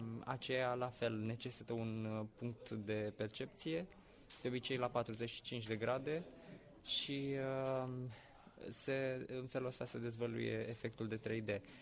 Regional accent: Botoșani, Botoșani County, Romania; eu sunt din Botoșani.

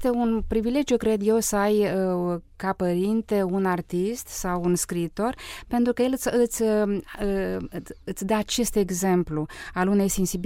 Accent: Bacău County, Romania; born there; m-am născut, de fapt, lângă Bacău, într-un sat unde părinții mei, pe atunci ingineri silvici, lucrau într-o mare pădure

